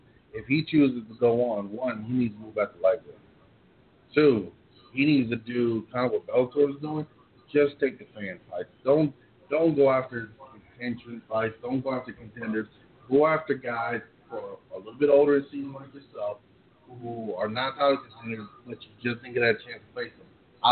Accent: Hawaii, United States; And honestly, look, as a Hawaiian, I know I should be saying this.

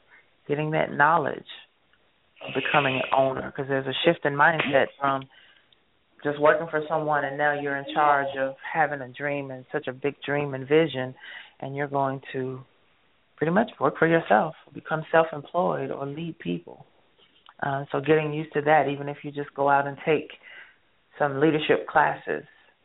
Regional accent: the South, United States; now in Michigan, United States; Okay, I'm still from the South, so I know they say fixing to. Maybe they don't say it up here in Michigan.

